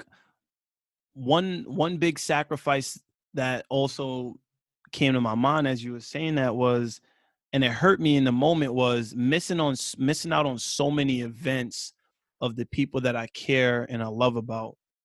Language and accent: English; Queens, New York, United States; And, you know, growing up in Queens, all I know is Queens.